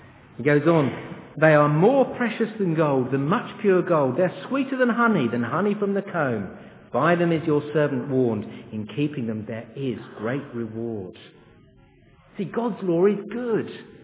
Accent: England, United Kingdom; You see, me, I'm being an Englishman

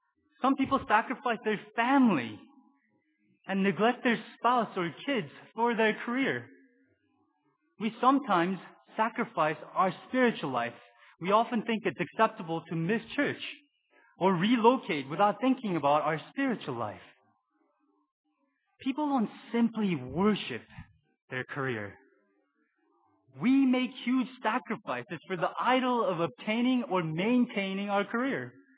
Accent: South Korea; I grew up in Korea watching people going to Buddhist temples and praying to the statue of Buddha.

